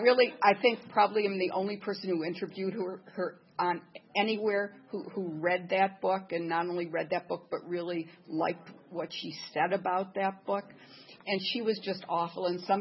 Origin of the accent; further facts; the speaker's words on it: Detroit, Michigan, United States; He's from Detroit as well as I'm from Detroit